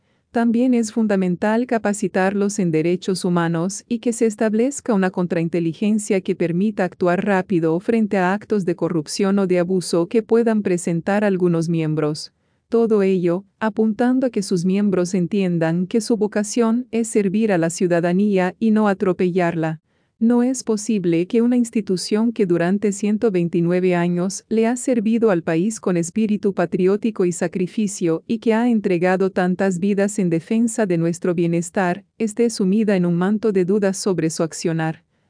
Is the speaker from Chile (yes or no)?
no; Colombia; Como muchos colombianos, me sumo a las voces de rechazo